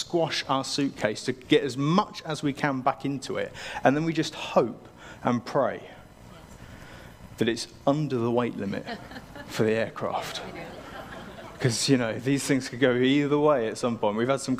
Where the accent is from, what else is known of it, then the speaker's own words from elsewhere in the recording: Cambridge, East of England, United Kingdom; So I grew up in Cambridge, sort of South Cambridge in North Hertfordshire